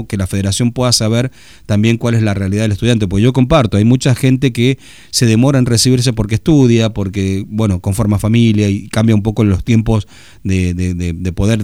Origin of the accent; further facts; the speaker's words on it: Argentina; yo no sé por qué como argentino le tengo que pagar el título